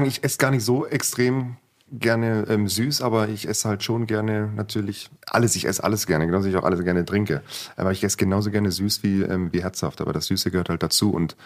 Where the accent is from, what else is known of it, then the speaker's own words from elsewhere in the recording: Baden-Württemberg, Germany; also born or lived in Wangen; Dann ging es in den Hegau in Süddeutschland, nicht weit vom Bodensee. Genau, und dort bin ich im kleinen Dörfchen aufgewachsen, in Weiterding, Hölzing, genau, ein kleines Dorf, damals 800 Einwohner, mittlerweile ja das Dorf bestimmt so ein bisschen mehr.